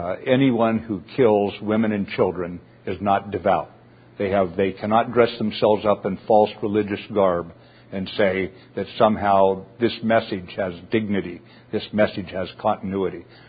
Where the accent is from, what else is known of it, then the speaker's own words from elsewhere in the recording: the American West, United States; I'm from the American West. We have forest fires out there, and some of the worst forest fires in our history, the most damage were caused when we pulled the fire crews off the line too early.